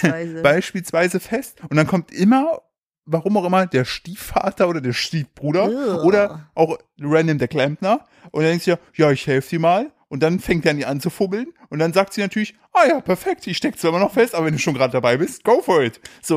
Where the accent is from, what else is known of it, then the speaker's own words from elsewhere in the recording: East Germany, Germany; ich komme aus der Ecke.